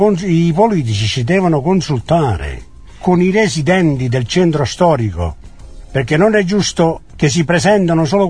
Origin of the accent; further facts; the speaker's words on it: Eboli, Campania, Italy; born there; Io sono nato a Eboli e sono nato nel centro storico, sono nato in Vico Attrizzi, dove abitavo io